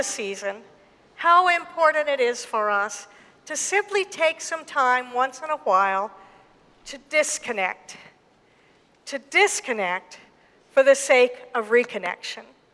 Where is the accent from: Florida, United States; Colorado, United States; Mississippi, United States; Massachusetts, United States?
Mississippi, United States; Jackson; also born or lived in Arkansas; You see, I was born in Arkansas, and I grew up a girl in Jackson, Mississippi.